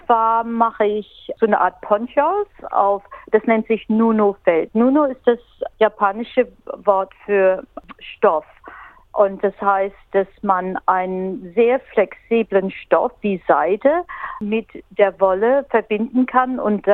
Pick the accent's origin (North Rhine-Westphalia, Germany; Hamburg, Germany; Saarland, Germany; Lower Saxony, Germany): Lower Saxony, Germany; Emsen; Ich komme aus Emsen, ein kleines Dorf in der Nähe von Lüneburg.